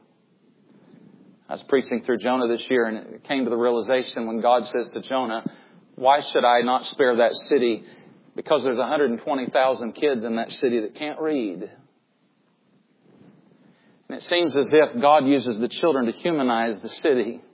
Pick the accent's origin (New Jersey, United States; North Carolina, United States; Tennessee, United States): Tennessee, United States; I grew up in East Tennessee. I'd never been hardly out of the southeast of the United States. I grew up in a very white area.